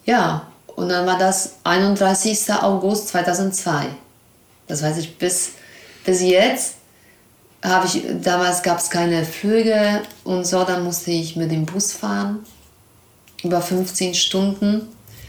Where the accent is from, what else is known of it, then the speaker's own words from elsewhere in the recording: Poland; Studium in Polen, klar, das ist, kostet sehr, sehr viel Geld. Und muss man dann, ich bin auf dem Land aufgewachsen, da muss man in die Stadt gehen